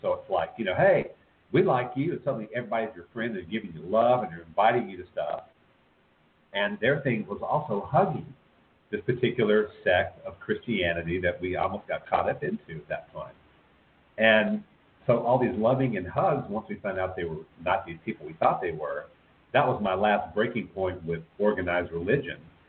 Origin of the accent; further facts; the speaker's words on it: Texas, United States; Like I grew up in Texas, and that's why